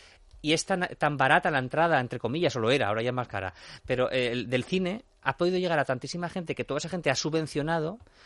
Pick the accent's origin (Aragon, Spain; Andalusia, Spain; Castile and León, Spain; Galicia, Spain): Castile and León, Spain; Burgos; Yo soy de Burgos, por ejemplo, en Burgos también hay.